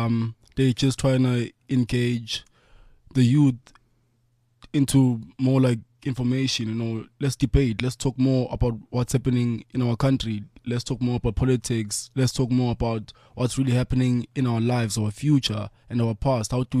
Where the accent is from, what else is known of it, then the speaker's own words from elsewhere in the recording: Soweto, Gauteng, South Africa; I grew up in Putiatlan, Soweto